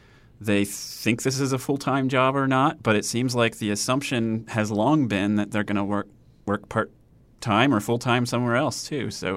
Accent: Delaware, United States; You know, as a kid growing up in Sussex County, I think mosquitoes were worse than they are now.

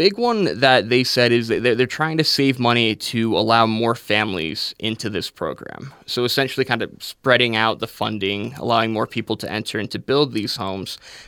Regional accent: Smithfield, Utah, United States; I am. Yeah, I'm from Smithfield, actually.

